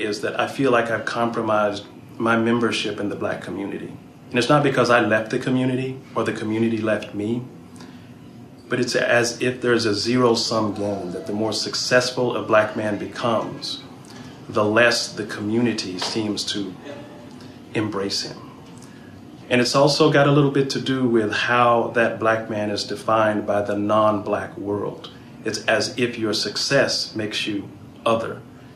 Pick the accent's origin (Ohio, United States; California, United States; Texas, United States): Texas, United States; Dallas; I remember growing up in Dallas, Texas, and meeting my friends on the street.